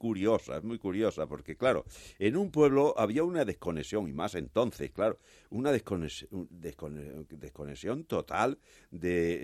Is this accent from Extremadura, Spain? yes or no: yes; Monesterio, Extremadura, Spain; Yo soy de Monesterio, último pueblo ya al sur de Badajoz, que se mete como una cuña en Andalucía, ¿no? Córdoba queda a la izquierda, Sevilla al frente, Huelva a la derecha. Está muy cerca de la Sierra de Araceta, ¿no?